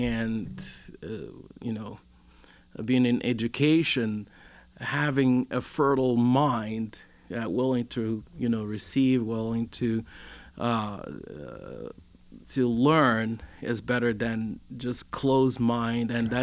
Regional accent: Morocco; either people consider you a prince when you say I'm from Morocco, or another Mexican or another Indian.

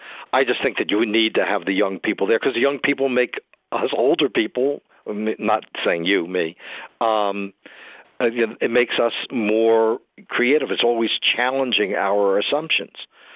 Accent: New York, United States; or my growing up in New York in the 50s and 60s.

